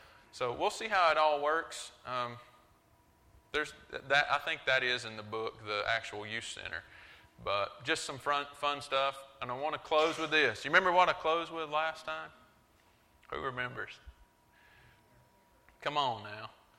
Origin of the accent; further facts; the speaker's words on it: Robbinsville, North Carolina, United States; I'm from Robbinsville, I'm from Western North Carolina